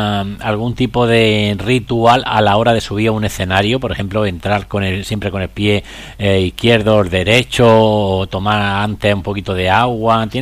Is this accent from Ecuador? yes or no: no; Andalusia, Spain; yo como andaluz, que para mí me gusta mucho mi Andalucía